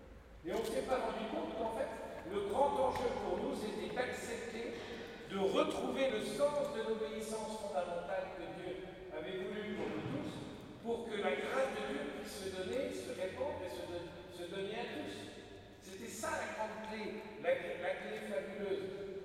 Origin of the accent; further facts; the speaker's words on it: France; moi, je veux dire, je suis français